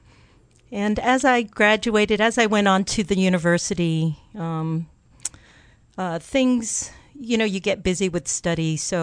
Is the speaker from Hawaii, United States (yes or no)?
yes; Makiki, Hawaii, United States; I grew up in Makiki. My grandparents were from China. They lived with us. I lived in a multi-generational home.